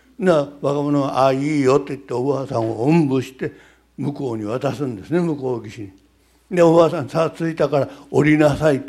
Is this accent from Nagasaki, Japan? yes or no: no; Osaka, Japan; born there; moved away as an adult; now in Tokyo, Japan; 私大阪生まれで、まあ18の時に東京行ったままずっと東京で生活してます。